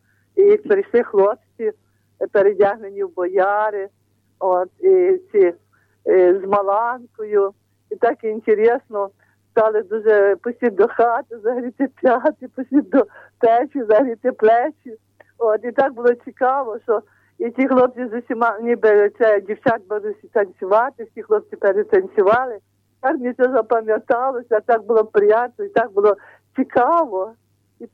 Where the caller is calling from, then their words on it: Zhytomyr Oblast, Ukraine; Житомирська область.